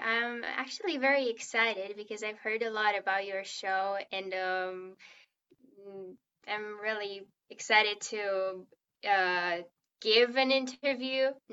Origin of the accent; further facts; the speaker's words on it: Botoșani, Botoșani County, Romania; English is a second language; I recently turned 14 and my last name seems to be weird because I'm from Romania, from a city called Botoșani